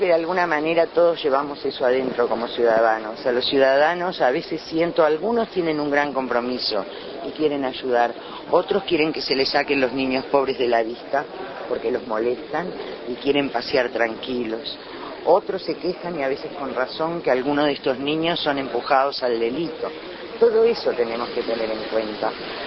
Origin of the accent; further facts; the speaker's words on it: Uruguay; soy una ciudadana uruguaya